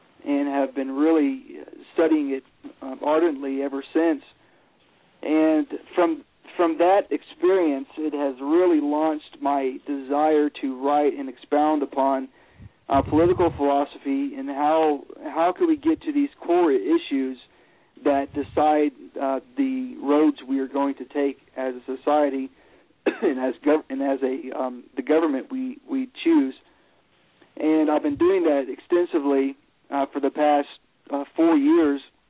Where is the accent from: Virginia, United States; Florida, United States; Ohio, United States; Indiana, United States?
Florida, United States; Pensacola; moved away as an adult; also born or lived in Birmingham, Alabama; I have lived in Montana for the past year and a half, but I grew up in Florida under my dad, who is … I grew up in Pensacola, Florida, and then I went to law school at the age of 21 to Samford University in Birmingham, Alabama